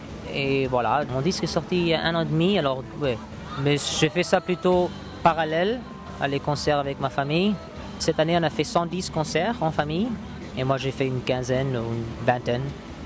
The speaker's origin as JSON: {"language": "French", "country": "Ireland", "second_language": "French", "said": "Je suis le dixième d'une famille de 12 enfants et on est de l'Irlande."}